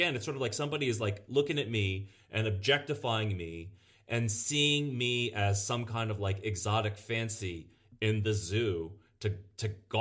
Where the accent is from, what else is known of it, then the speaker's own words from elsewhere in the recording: Lynchburg, Virginia, United States; now in California, United States; And I say, oh, I'm from California. And they're like, no, where'd you grow up? And I go, oh, I was born in Lynchburg, Virginia.